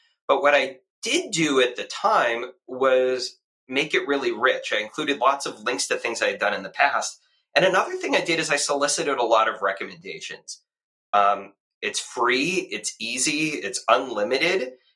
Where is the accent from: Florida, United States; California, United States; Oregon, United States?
California, United States; Oakland; It turned out that we had friends in common because I grew up in Oakland.